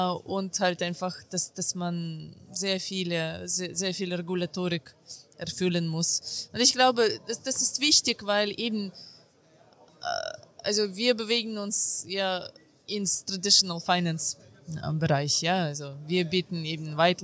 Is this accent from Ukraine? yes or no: yes; Ukraine; aber ich komme aus der Ukraine. Also ich habe damals Hyperinflation miterlebt und all die schwierigen Zeiten.